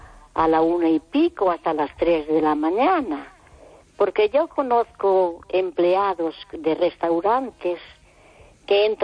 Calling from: Vigo, Galicia, Spain

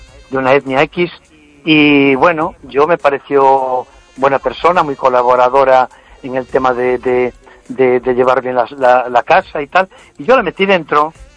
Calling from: Vigo, Galicia, Spain

